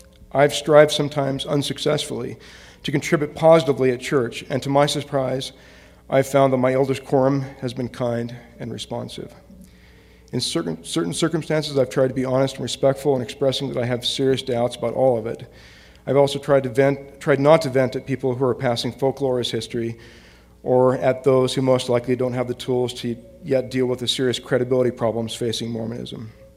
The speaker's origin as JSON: {"language": "English", "region": "Utah", "country": "United States", "tie": "born or raised there", "said": "At church, I bumped into an acquaintance from my hometown in Utah."}